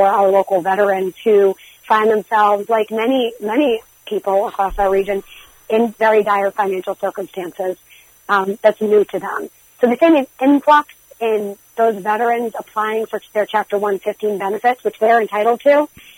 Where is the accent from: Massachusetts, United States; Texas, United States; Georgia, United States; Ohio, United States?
Massachusetts, United States; And I'm just so thankful to have been born and raised in the Merrimack Valley and to be able to serve this amazing community.